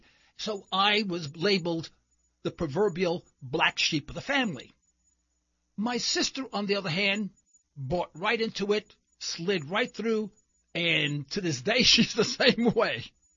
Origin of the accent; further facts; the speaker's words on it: New York City, New York, United States; Actually, you probably have detected from my accent, I am probably not from Oklahoma. Yes, I'm from New York City. In fact, I'm a Harlem boy from New York City.